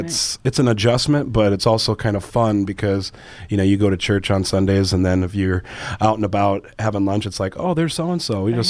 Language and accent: English; Sioux Falls, South Dakota, United States; No, I'm from Sioux Falls.